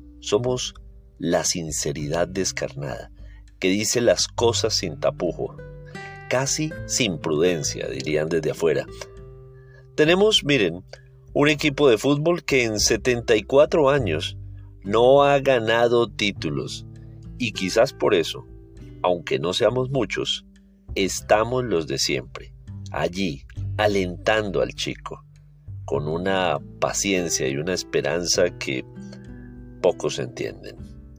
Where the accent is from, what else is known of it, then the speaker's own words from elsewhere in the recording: Santander, Colombia; Pero somos finalmente orgullosos santandereanos.